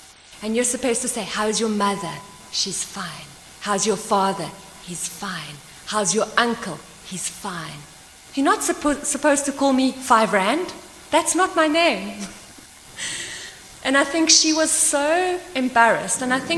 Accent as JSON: {"language": "English", "region": "KwaZulu-Natal", "country": "South Africa", "said": "So I'm from Ishawi in Zululand"}